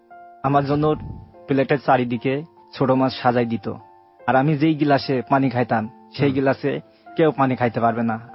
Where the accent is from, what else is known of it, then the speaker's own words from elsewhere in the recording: Kushtia, Khulna Division, Bangladesh; দেশ কুষ্টিয়া থেকে আসছি।